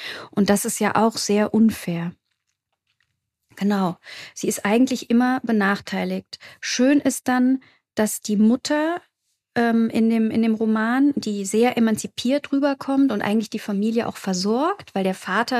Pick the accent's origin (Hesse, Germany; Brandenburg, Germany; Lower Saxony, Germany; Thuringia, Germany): Hesse, Germany; Frankfurt; born there; Also ich bin zwar selbst hier geboren in Frankfurt